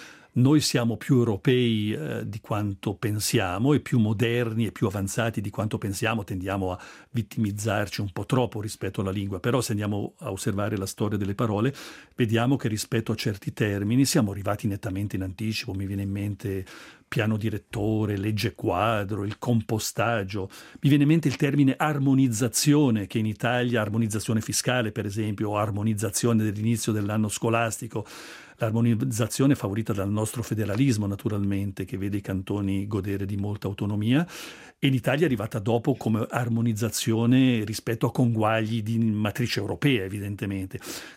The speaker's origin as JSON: {"language": "Italian", "region": "Ticino", "country": "Switzerland", "said": "Quindi è chiaro che come ticinesi, se sappiamo queste cose, poi possiamo agire di conseguenza, insomma."}